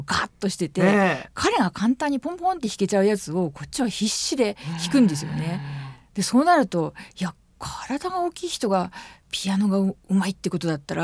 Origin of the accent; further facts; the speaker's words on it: Shizuoka, Japan; accent: Shizuoka dialect; 静岡生まれ静岡育ちです。